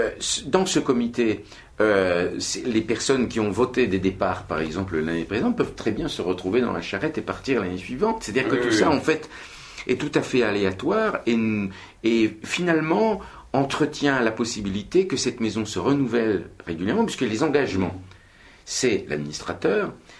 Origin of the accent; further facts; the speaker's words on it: Bourgogne-Franche-Comté, France; born there; Je suis né dans le Haut-Doubs. C'est une région qui est entre au-dessus de Besançon, vers la frontière suisse, pas loin de Pontarlier. C'est une région un peu rude. Les hivers sont longs, rigoureux.